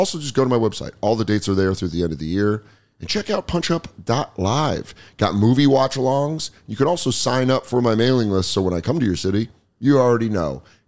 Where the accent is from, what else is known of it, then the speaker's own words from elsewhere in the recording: Colorado, United States; People losing their accents to me is crazy because I grew up in Colorado where everyone's like, hello, how are you doing?